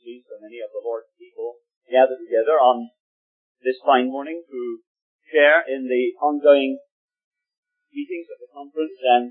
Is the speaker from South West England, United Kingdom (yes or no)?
yes; Plymouth, South West England, United Kingdom; So I am a Plymouthian. I was born in Plymouth. I was brought up in Plymouth during the war, the early part of the war. We were bombed out in Plymouth.